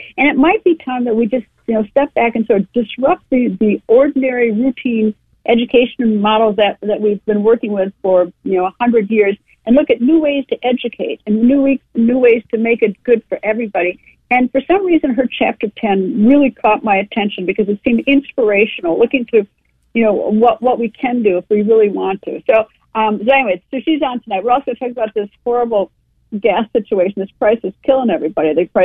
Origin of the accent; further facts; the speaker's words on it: Midwest, United States; I grew up in the Midwest, and where I think that, tends to be a little bit, at least it was, I don't know, it's been years.